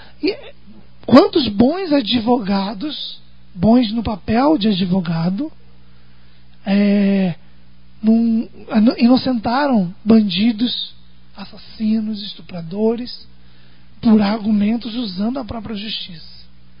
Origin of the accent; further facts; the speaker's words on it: Brazil; A gente, como brasileiro, a gente tem uma facilidade muito, muito de desmerecer as nossas coisas.